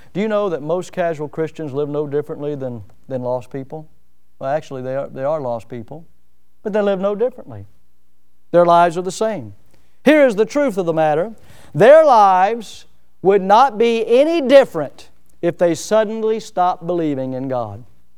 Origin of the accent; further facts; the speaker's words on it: United States; I'm proud of the fact that I'm an American.